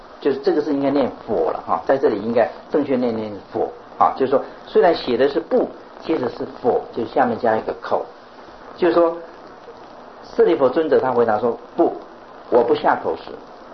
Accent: China; 就是我们中国人比较常讲的叫行脚僧啊

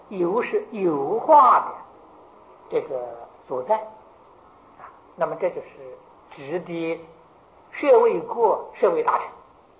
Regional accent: China; 所以我们中国出家人的生活方式跟印度人不一样，日本人出家的生活方式跟我们中国也不一样

